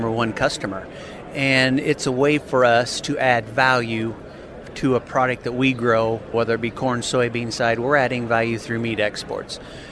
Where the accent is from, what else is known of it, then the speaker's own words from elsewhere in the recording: Nebraska, United States; I'm a producer from South Central Nebraska, about 100 miles southwest of Lincoln, Nebraska.